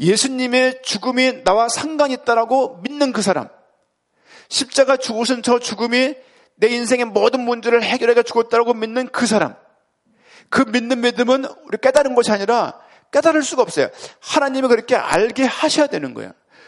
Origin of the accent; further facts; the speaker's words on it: Seoul, South Korea; 저는 고향에 서울시 은평구 수적동 390번지입니다. 아버지는 이북 사람이지만 전 서울에서 태어났어요.